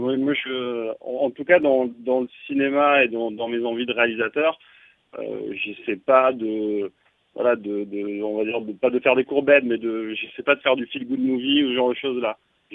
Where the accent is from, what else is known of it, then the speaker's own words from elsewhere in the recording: Montauban, Occitanie, France; now in Paris, France; moi, je suis originaire de Montauban, et puis j'ai fait mes études en cinéma et en audiovisuel à Toulouse. Et puis, sorti de mes études, je suis monté à Paris pour travailler